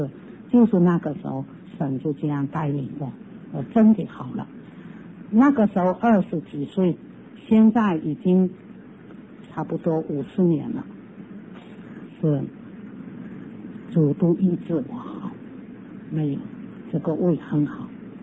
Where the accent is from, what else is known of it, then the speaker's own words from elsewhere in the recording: Fujian, China; Chinese is a second language; 而且我是福建人啊，这个国语也不会讲